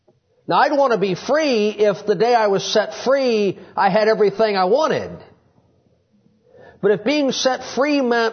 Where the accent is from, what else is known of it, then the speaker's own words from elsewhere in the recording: United States; I'm speaking as an American who has always lived in America.